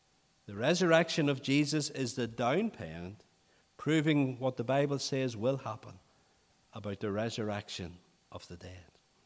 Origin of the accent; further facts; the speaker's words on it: Northern Ireland, United Kingdom; I come from South Armagh.